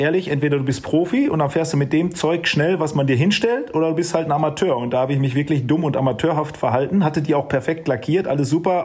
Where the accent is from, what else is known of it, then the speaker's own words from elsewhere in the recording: Steinhagen, North Rhine-Westphalia, Germany; ich komme aus Steinhagen, ich möchte gerne nächstes Jahr